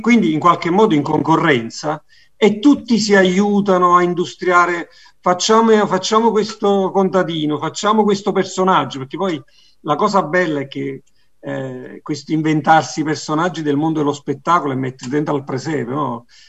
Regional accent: Campania, Italy; alla radice partenopea io che sono napoletano e ci tenevo che mio figlio questa cosa la raccontasse

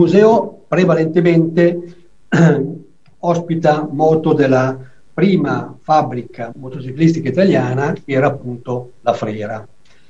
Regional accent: Tradate, Lombardy, Italy; io sono di Tradate, abito tra l'altro, diciamo, dirimpetto al museo

